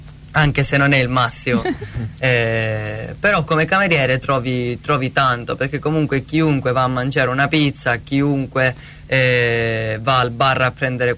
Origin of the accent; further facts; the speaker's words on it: Assolo, Sardinia, Italy; No, è un paesino di 6.000 abitanti.